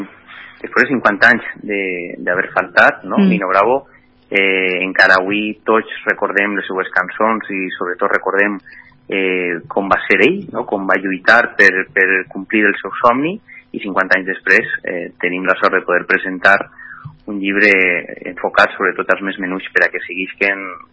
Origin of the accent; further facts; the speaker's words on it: Aielo de Malferit, Valencian Community, Spain; De repente un dia en el meu poble, en Aielo, davant del públic